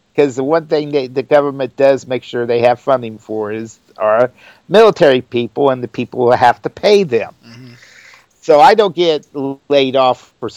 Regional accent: Indiana, United States; And I'm the Klingon from Indiana, Kapla.

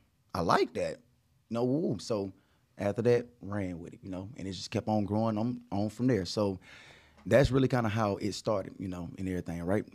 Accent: Montgomery, Alabama, United States; what a lot of people don't know, I'm from Montgomery, Alabama.

